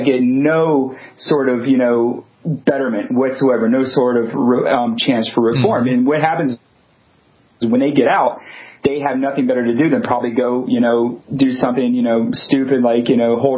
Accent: Louisiana, United States; now in Portland, United States; So I am in Portland right now, but I'm originally from Louisiana.

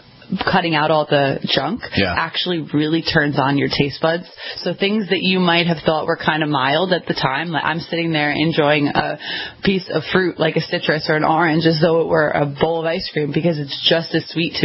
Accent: Ireland; So I had to really increase my potato intake, which as an Irish person isn't really that difficult.

